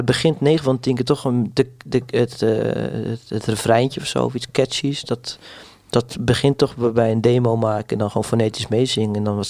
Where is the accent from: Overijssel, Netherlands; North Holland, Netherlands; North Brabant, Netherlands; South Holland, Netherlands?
North Holland, Netherlands; Hoorn; Maar toen gingen we live spelen en in Horen, waar ik vandaan kom, ja, daar had je gewoon heel veel goede muzikanten.